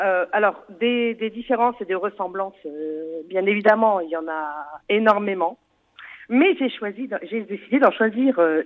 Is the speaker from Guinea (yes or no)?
no; Paris, Île-de-France, France; Même si je suis une petite parisienne